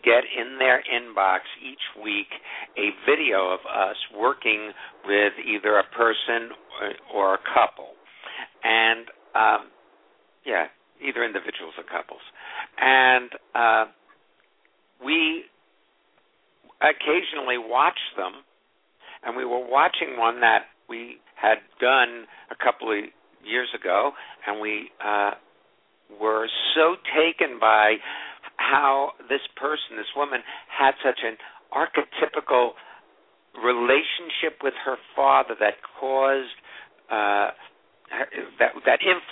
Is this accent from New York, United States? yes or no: yes; New York, United States; born there; I was born in New York.